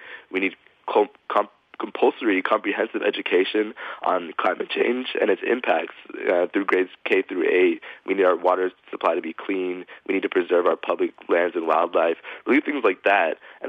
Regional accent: St. Thomas, U.S. Virgin Islands; moved away; And so I'm an immigrant from St. Thomas, actually, a small island in the Caribbean.

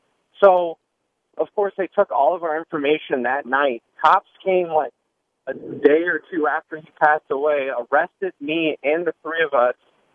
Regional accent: Kansas, United States; I grew up out in Kansas, so we would throw pretty crazy country parties

